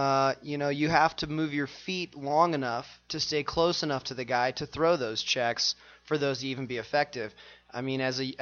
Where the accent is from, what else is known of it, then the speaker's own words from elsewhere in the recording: Kansas, United States; I grew up in Kansas, you know, 10, 20 years ago.